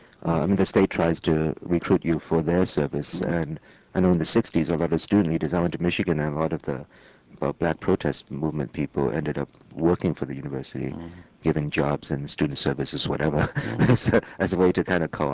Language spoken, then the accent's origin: English; Hong Kong; You know, I grew up in Hong Kong